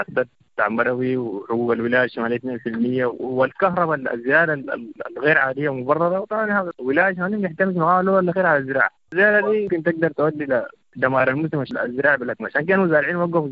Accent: Sudan; لكن هسه في الوقت الراهن ان احنا كسودانيين علينا اسقاط الانقلاب العسكري

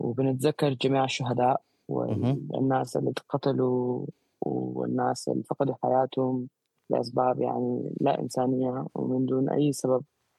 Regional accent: Sudan; أكبر نوع بتاع solidarity لينا كسودانيين جاء من السودانيين التانيين

